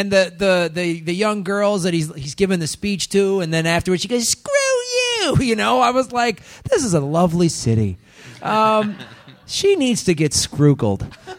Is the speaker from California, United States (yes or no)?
no; Chicago, Illinois, United States; growing up in Chicago, I loved movies that showed the gritty part of Chicago.